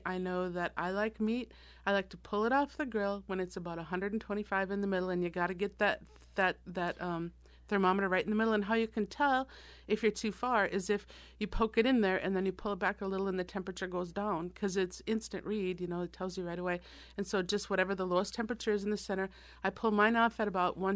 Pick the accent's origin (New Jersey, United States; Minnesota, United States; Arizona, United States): Minnesota, United States; Because I'm from Minnesota originally.